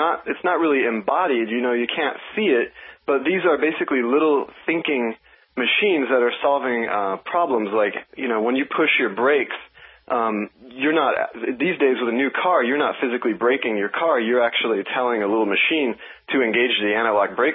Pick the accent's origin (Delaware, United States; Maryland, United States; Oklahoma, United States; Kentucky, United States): Oklahoma, United States; I'm from Oklahoma. I knew I wanted cowboys out there, and I wanted them on robots.